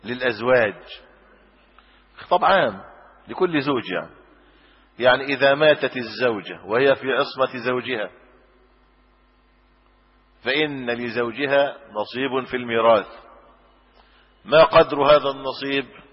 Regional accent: Egypt; لكن صار عند القاضي عندنا في مصر مجموعه مواد مستقاه ومستنبطه

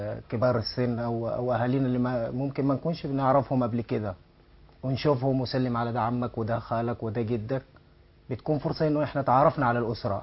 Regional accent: Sudan; الأضاحي رخيصة عندنا في السودان

